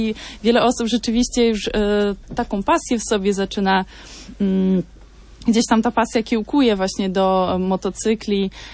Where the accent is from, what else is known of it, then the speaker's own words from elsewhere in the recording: Maišiagala, Vilnius County, Lithuania; Ja pochodzę z miejscowości Mojszagoła, takiej położonej na północ od Wilna